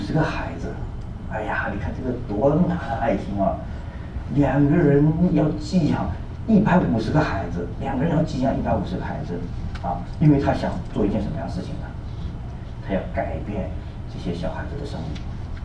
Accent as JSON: {"language": "Chinese", "country": "China", "said": "我们中国人也是说叫做子不知子不教什么父之过，对不对？"}